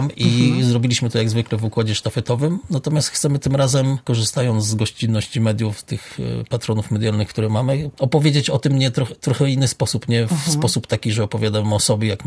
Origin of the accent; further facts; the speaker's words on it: Szczecin, West Pomeranian Voivodeship, Poland; Jestem liderem, jestem ze Szczecina.